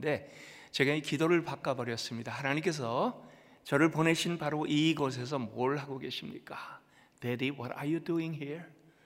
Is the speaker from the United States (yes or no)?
yes; United States; 저는 미주에서 자랐습니다.